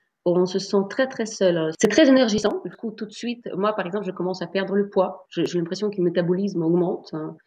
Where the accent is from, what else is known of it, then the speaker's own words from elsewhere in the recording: Saint Petersburg, Russia; ce contraste que je n'avais pas dans ma ville natale, à Saint-Pétersbourg.